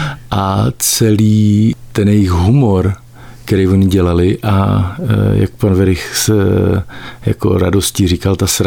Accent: Zlín, Zlín Region, Czechia; já jsem z Moravy, já jsem ze Zlína

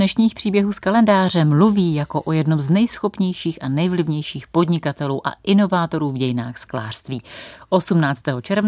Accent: Havlíčkův Brod, Vysočina Region, Czechia; No to mě mrzí, že v mém rodném městě neuspěl.

